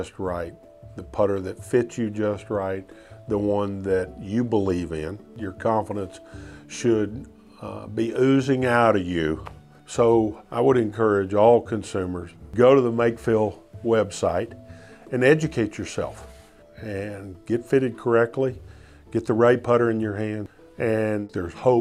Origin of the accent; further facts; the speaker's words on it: United States; as an American, I was a little embarrassed about the way everybody acted